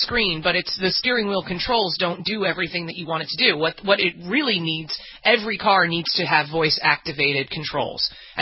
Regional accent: United States; As an American, I feel compassionate towards immigrants.

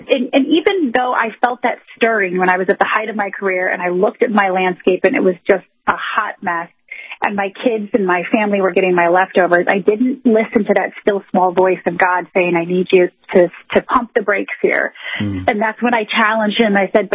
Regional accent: Michigan, United States; moved away as an adult; also born or lived in Ohio / Chicago; I'm actually from Michigan, but by way of Ohio and Chicago. Okay. So born and raised in Michigan, and I left Michigan in 1993 to go to college in Ohio.

